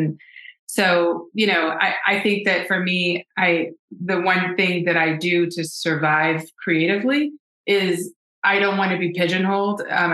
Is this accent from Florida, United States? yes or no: no; Houston, Texas, United States; I moved back home. I moved back down south. I'm from Houston. I moved back to Texas.